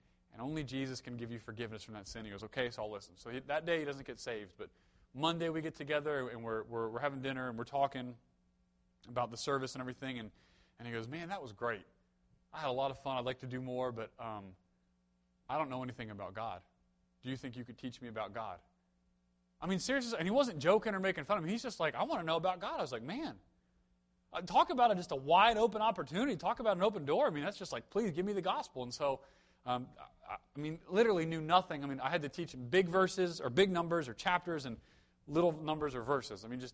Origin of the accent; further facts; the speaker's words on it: Maryland, United States; I grew up here in Maryland, so I wasn't sure if we were the South or the North.